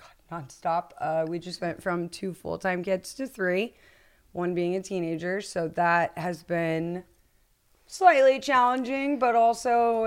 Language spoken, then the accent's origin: English; Atlanta, Georgia, United States; also born or lived in Franklin, Tennessee; About 30 minutes north of Atlanta is where I came from.